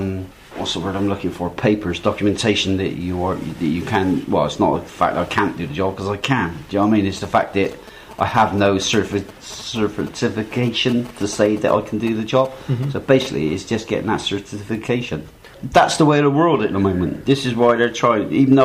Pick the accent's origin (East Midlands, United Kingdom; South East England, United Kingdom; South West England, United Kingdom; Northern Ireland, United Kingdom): South West England, United Kingdom; Bristol; I'm from Bristol.